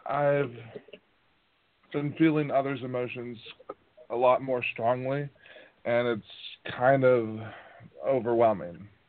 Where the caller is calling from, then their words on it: Kentucky, United States; Kentucky.